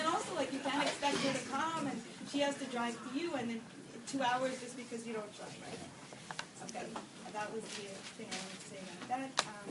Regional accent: California, United States; I never went to camp here. I grew up in California. We didn't do that then.

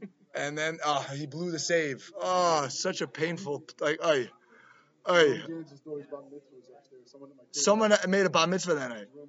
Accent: Queens, New York, United States; I grew up in Queens. I was, like, really proud to be an American.

